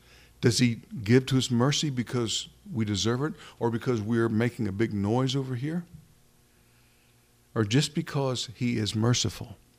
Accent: New Orleans, Louisiana, United States; I guess it's still going on, maybe not, but I grew up partly in New Orleans. We go to the Mardi Gras parade. That's part of my youth.

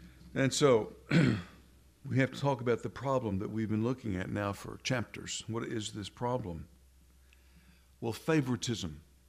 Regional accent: Louisiana, United States; I'm from Louisiana originally, picayune-ish.

